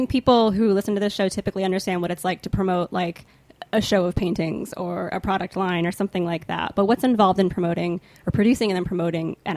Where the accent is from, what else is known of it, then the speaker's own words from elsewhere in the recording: the South, United States; now in New York, United States; But like, I think people, I'm from the South, and people are like, I can't believe you talk about that publicly.